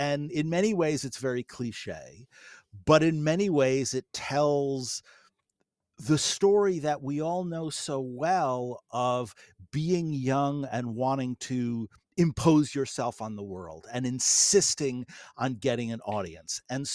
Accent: New York City, New York, United States; I grew up in New York City in a very diverse place, the son of a jazz musician.

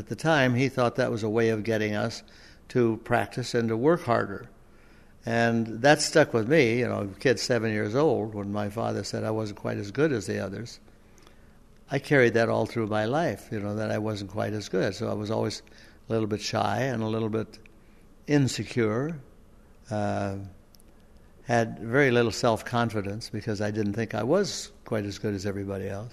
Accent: Wall Lake, Iowa, United States; born there; You know, I was born in Wall Lake, Iowa, which is at that time 749 people.

